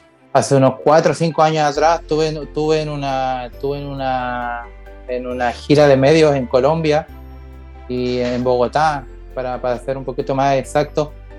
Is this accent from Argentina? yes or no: no; Chile; soy de Chile, tú mismo lo partiste hablando como chileno.